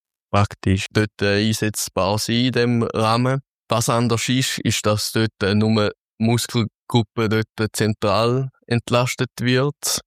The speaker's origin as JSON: {"language": "German", "region": "Thurgau", "country": "Switzerland", "said": "Jetzt, wir sind aus dem Thurgau, dort gibt es, wo man schon sagt, viel Angebot, wo einfach generell ist."}